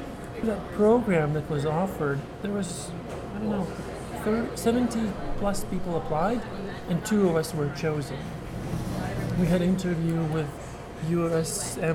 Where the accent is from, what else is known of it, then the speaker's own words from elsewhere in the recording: Latvia; English is a second language; I was born right here in Salisbury. So that's where my family is from. So I'll start maybe from the beginning. I was born in Salisbury. I went to Ogre and I finished the forest technical school.